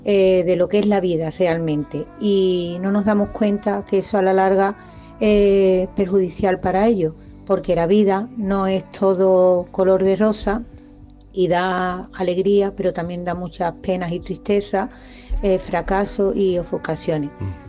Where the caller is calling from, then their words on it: Seville, Andalusia, Spain; de Sevilla.